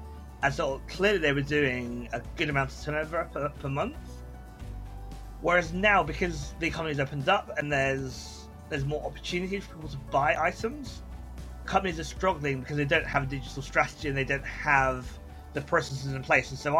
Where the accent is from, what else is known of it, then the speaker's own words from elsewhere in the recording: Bath, South West England, United Kingdom; Then I came back to my hometown, which is Bath, here in the south of the UK, and Googled how to make money online.